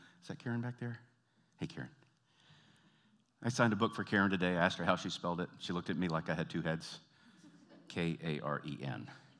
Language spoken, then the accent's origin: English; the South, United States; accent: Southern twang; Now, I'm from the South, man. When I get tired and my accent comes out and I get a little twangy